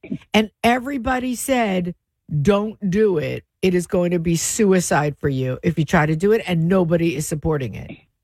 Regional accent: California, United States; Growing up, I grew up in California.

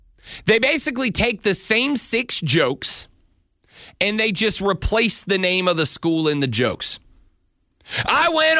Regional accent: Louisiana, United States; as I have told you guys on the show before, I'm from Louisiana, obviously, so a good chunk of my family are LSU fans, went to LSU.

